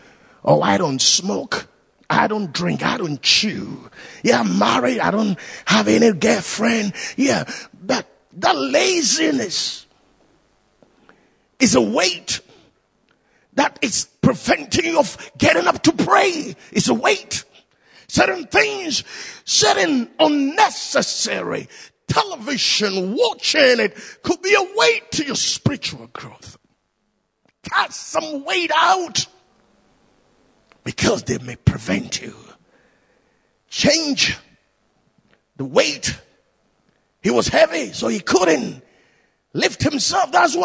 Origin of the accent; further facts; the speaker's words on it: England, United Kingdom; We are British. We are not loud people.